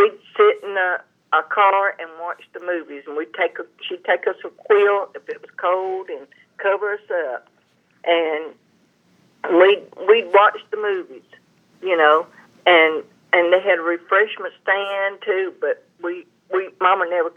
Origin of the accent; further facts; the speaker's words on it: Sugar Hill, United States; That it was fun growing up in Sugar Hill.